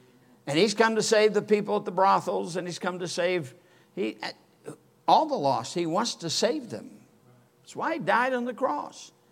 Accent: Michigan, United States; I'm from Michigan. I know there are people in the South don't thank God to save people in Michigan. But I was even in Michigan when he saved me.

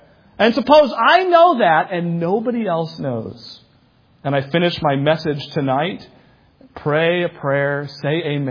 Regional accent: New England, United States; I grew up in New England where Catholicism ran rampant.

